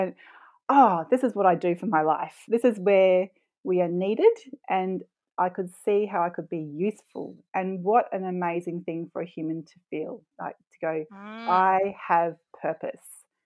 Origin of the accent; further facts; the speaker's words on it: Brisbane, Queensland, Australia; moved away as an adult; I grew up in Brisbane, and I left Brisbane when I was 18